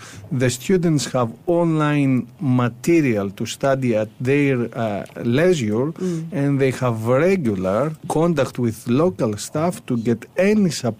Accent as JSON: {"language": "English", "country": "Greece", "second_language": "English", "moved": "yes", "lives_now": "United Kingdom", "said": "For example, in the case that you haven't guessed, I'm from Greece."}